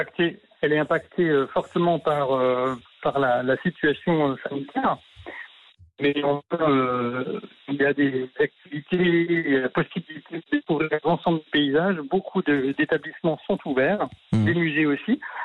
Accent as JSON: {"language": "French", "region": "Grand Est", "country": "France", "said": "Ici, chez nous, en Alsace, on le conjugue."}